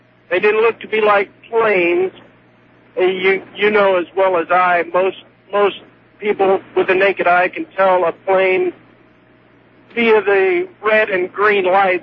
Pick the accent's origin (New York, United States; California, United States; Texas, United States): Texas, United States; Alice; also born or lived in Corpus Christi; We were in South Texas where we were growing up, a little town called Alice.